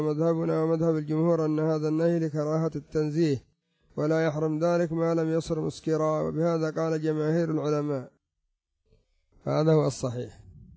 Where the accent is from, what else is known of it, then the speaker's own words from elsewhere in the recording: Yemen; مثل الآن المشروبات التي عندنا في اليمن تسمى العرايسي مثلا